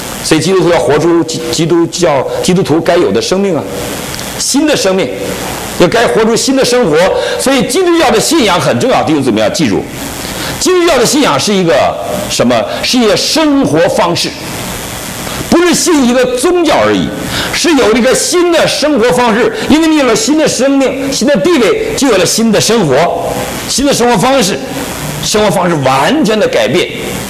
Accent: Northeast China, China; 糠秕就是我们东北人呐，放枕头里炫那个东西

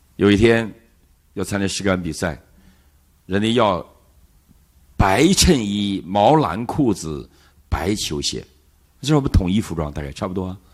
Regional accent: China; 我们这些中国大陆的漂泊到海外的中国人

